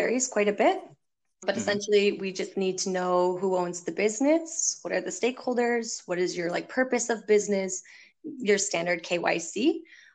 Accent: Ashland, Maine, United States; I'm from Ashland. So it's a suburb of Presque Isle, which is then very difficult to spell.

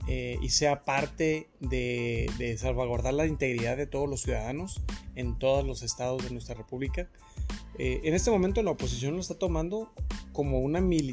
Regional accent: Mexico; qué es lo que queremos como mexicanos

